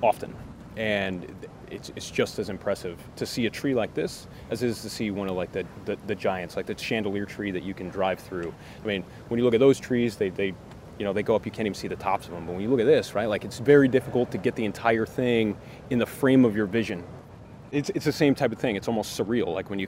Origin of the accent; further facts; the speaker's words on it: California, United States; So I'm not from here. I'm from Southern California.